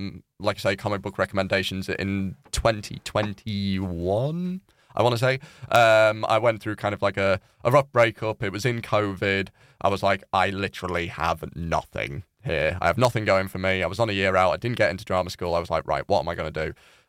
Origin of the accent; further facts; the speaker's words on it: Thirsk, Yorkshire and the Humber, United Kingdom; So I grew up in Thirsk. All my family's from Thirsk. But I went to sixth form in York. I went to Bootham.